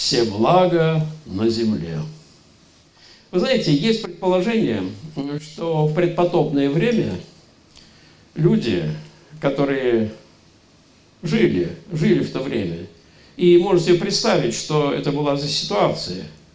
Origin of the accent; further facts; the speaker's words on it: Leningrad, Saint Petersburg, Russia; Я из Ленинграда